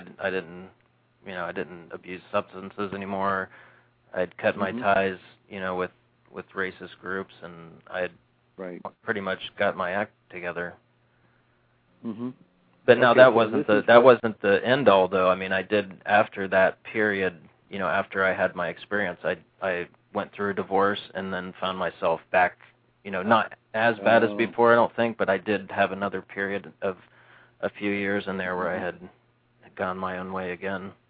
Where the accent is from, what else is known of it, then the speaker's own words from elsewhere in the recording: Ohio, United States; I mean, they were all interesting to me growing up in Ohio.